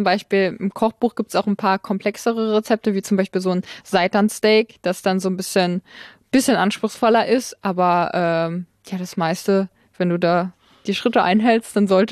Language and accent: German; Saarland, Germany; Ich komme aus dem Saarland und nicht jeder Supermarkt hat die exotischen Sachen